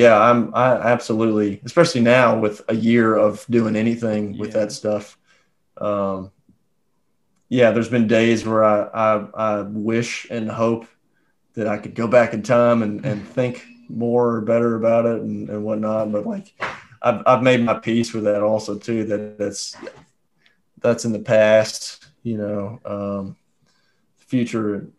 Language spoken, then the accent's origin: English; Kentucky, United States; he's from Kentucky, I'm from Kentucky